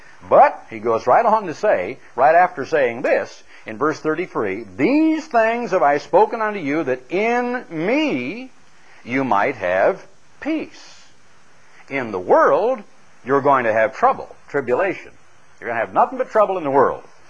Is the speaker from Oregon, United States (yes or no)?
yes; Oregon, United States; Now, taking you back to what I felt as a young lad growing up in Oregon